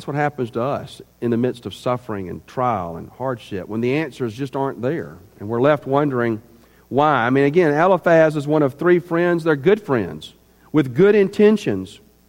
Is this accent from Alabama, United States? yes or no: yes; Birmingham, Alabama, United States; I wrote every congressman in the state of Alabama. I grew up in Birmingham.